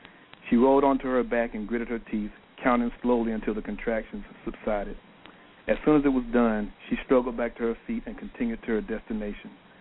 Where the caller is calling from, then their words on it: Fayetteville, Georgia, United States; I'm actually calling from Fayetteville, Georgia, which is south of Atlanta.